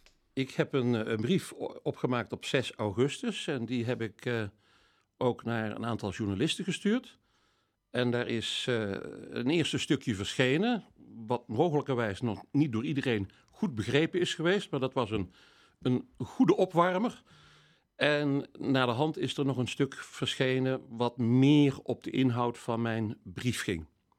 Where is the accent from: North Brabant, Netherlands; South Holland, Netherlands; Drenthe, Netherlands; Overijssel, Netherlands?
North Brabant, Netherlands; also born or lived in Meerle, Belgium; now in Castlereagh; Dat zijn mijn voorouders, ja. Dus ondanks mijn vreemde Italiaanse naam ben ik echt geboren en getogen Brabander.